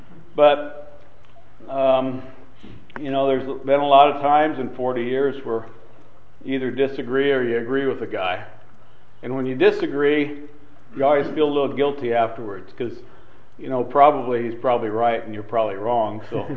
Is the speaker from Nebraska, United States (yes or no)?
yes; Mead, Nebraska, United States; I grew up around Mead. Didn't hang around Ashland because they were pretty rowdy, I guess.